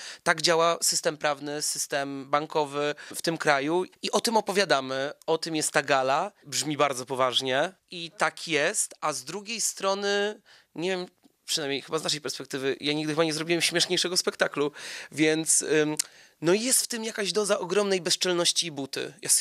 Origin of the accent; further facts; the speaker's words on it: Wrocław, Lower Silesian Voivodeship, Poland; Jestem wrocławianinem, chodziłem do szkoły najpierw przy ulicy Menniczej, potem na Kołłątaja.